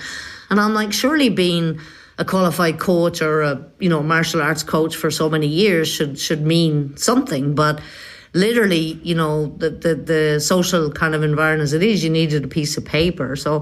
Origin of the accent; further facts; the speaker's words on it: Ireland; moved away as an adult; now in Australia; I sold the house I grew up in Ireland. I mean, I was in my 40s at the time. And I set in progress the move over here to Australia.